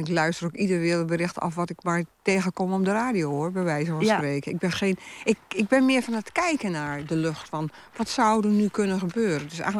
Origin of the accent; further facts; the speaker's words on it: Drenthe, Netherlands; Ja, bij ons in Drenthe valt het echt wel mee.